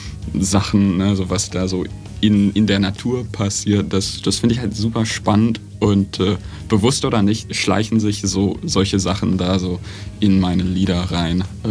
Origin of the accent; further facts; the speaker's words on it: Alaska, United States; now in Münster, Germany; Ich komme eigentlich aus Alaska, da bin ich geboren und aufgewachsen, aber ich wohne in Münster seit jetzt ungefähr 3 Jahren.